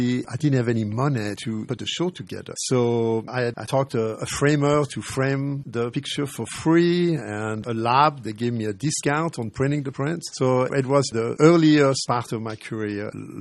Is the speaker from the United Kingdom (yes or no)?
no; Geneva, Switzerland; English is a second language; now in United States; Yes, Geneva, the French part. And I don't like when people say that I'm French. I speak French, but yeah, I'm from Switzerland, for sure.